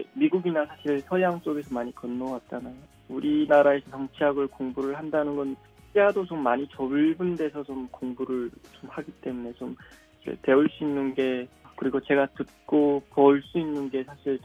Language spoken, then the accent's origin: Korean; Chongjin, North Hamgyong, North Korea; 저희 어머니나 저나 사실 뭐 굉장히 예쁜 고향이 살아왔거든요. 근데 고향 굉장히 예쁜데 사실 그 속에 살고 있는 사람들은 너무나 못 살아요.